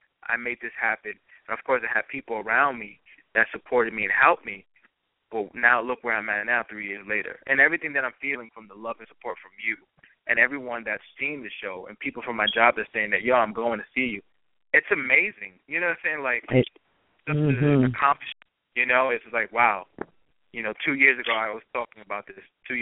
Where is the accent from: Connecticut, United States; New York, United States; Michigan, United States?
New York, United States; Brooklyn; And basically the journey that I had of growing up in Brooklyn, feeling the pressures of society, telling me what to be, family, pressures of family